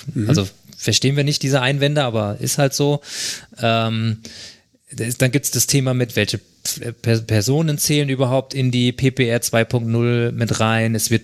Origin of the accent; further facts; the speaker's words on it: Hesse, Germany; Ja, ich komme ja aus Hessen